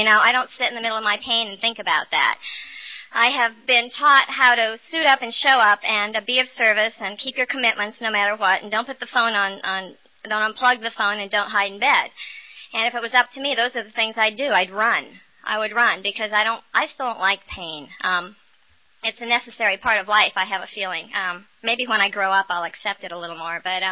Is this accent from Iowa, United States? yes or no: yes; Iowa, United States; born there; I was born in Iowa